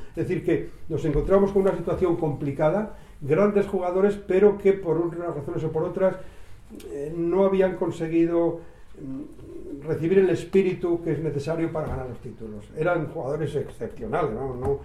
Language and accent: Spanish; Palencia, Castile and León, Spain; born there; O en Palencia, que es mi tierra de nacimiento.